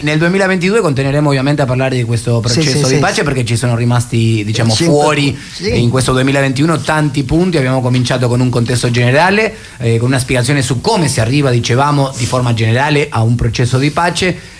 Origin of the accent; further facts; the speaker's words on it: Argentina; oltre alla vicinanza geografica che come argentino ho con la Colombia